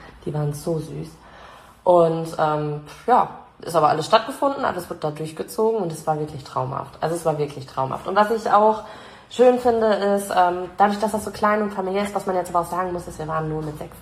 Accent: Reckenfeld, North Rhine-Westphalia, Germany; ich wohne in Rheine. Weil man sagt erstmal nur Münster, weil sonst irgendwie fühlt niemand quer aus Deutschland mit den Orten hier. Brauche ich nicht sagen, ich komme aus Reckenfeld zum Beispiel.

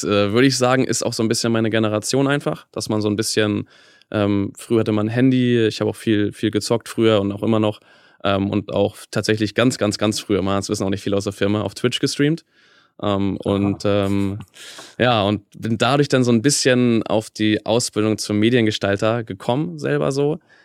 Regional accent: Schleswig-Holstein, Germany; weil ich komme aus Schleswig-Holstein ursprünglich

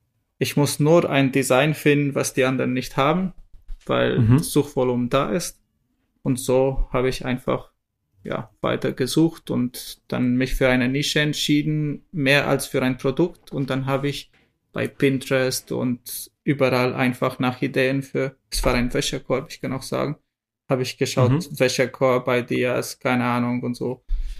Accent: Romania; moved away; ich komme ursprünglich aus Rumänien, hatte ein paar Freunde in Rumänien

